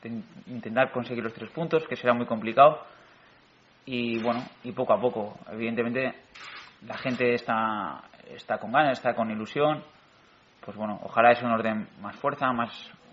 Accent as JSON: {"language": "Spanish", "town": "Madrid", "region": "Community of Madrid", "country": "Spain", "said": "Yo que soy de Madrid, encima de mis padres de la zona"}